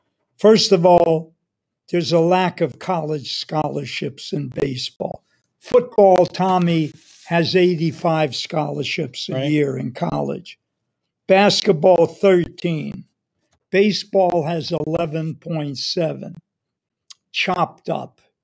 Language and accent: English; Brooklyn, New York, United States; born there; And, of course, I was born in Brooklyn, saw Jackie Robinson play, went to Ebbets Field, had a tryout with the Brooklyn Dodgers